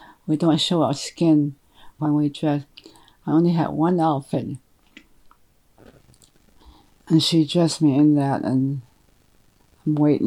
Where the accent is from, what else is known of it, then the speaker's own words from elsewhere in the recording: Steamboat, Arizona, United States; moved away; And my home, I call it my home, is Steamboat on the Reservation. I've been away from my family and from home since 1949.